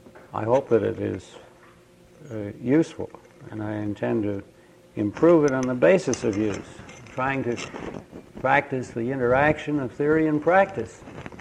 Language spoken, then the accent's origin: English; Canada; came back to here in 1963 to Canada and lived here ever since. I am a Canadian.